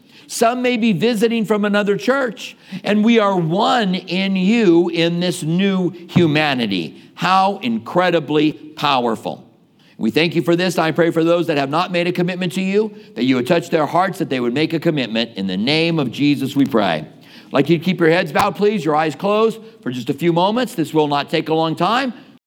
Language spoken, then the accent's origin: English; Clinton, Iowa, United States; Now, I came from Iowa, farming country in Clinton, Iowa. And so all these people had farms.